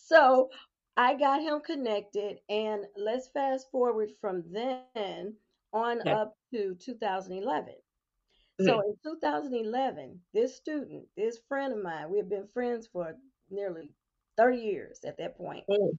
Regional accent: New York, United States; also born or lived in St. Louis / East St. Louis; now in Los Angeles, United States; I am transplanted from New York to St. Louis.

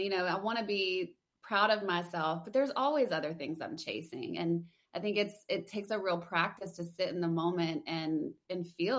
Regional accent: Louisiana, United States; Well, I'm from Louisiana, so I went to LSU and I have a public relations degree

